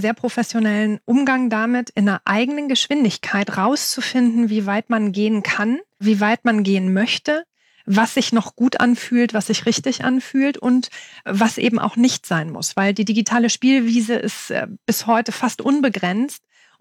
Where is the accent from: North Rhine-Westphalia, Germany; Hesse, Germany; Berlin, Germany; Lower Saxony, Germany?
Lower Saxony, Germany; moved away as an adult; Ich bin von Niedersachsen nach Baden-Württemberg gezogen in 2005. Und habe damals, weil der Freundes- und Familienkreis in der Heimat geblieben ist